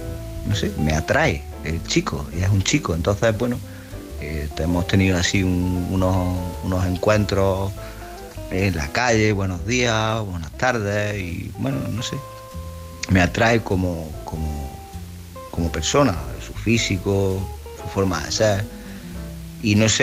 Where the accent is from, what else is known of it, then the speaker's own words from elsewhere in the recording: Córdoba, Andalusia, Spain; now in Granada, Spain; soy un chico de Córdoba. Lo que pasa es que ahora mismo estoy residiendo en Granada.